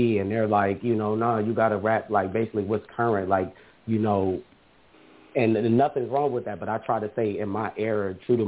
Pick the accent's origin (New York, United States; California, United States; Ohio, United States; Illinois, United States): Ohio, United States; Columbus; a lot of opportunities that I could have had was denied and declined because I was from Columbus.